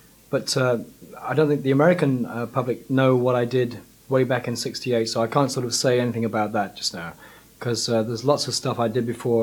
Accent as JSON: {"language": "English", "region": "England", "country": "United Kingdom", "said": "You must remember I'm English"}